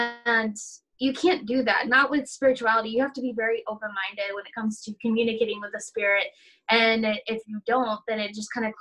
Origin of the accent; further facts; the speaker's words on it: Indiana, United States; I grew up in Indiana, this small Dollar Tree, Dollar General.